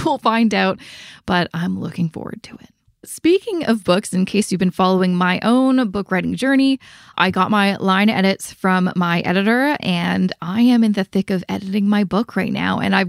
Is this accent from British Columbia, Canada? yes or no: yes; Vancouver, British Columbia, Canada; I hope to also do one in Vancouver, because that's my hometown.